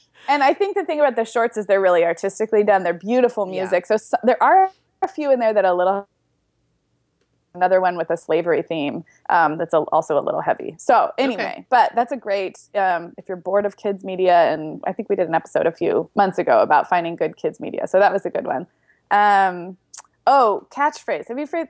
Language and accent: English; Santa Barbara, California, United States; we drove up to Santa Barbara, which is where I grew up, where my parents have just finished the house that they built.